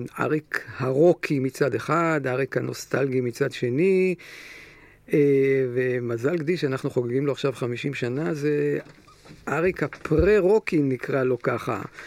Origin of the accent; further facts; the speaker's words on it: Rehovot, Central District, Israel; המכון של ילדותי, אני גדלתי שם על מדשאות המכון.